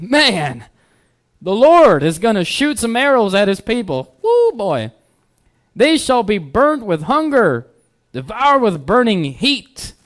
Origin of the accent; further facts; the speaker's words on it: Mexico; English is a second language; I'm from Mexico, and I believe in the God of Israel.